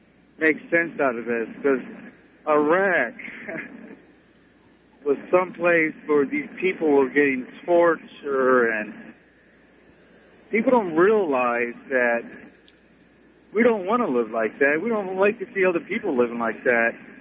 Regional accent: Chicago, Illinois, United States; I've been in the service for about 20 years, and I'm Puerto Rican. I'm from Chicago.

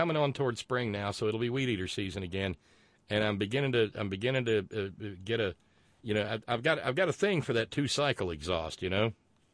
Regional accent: Alabama, United States; in my hometown in Alabama

